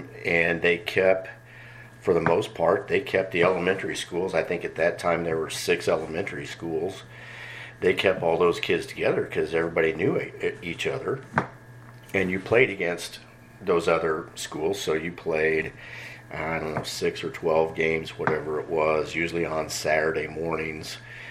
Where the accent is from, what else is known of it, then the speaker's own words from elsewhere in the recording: Lee's Summit, Missouri, United States; I grew up in Lee Summit. Graduated from Lee Summit High School. Started my baseball playing and coaching career in Lee Summit.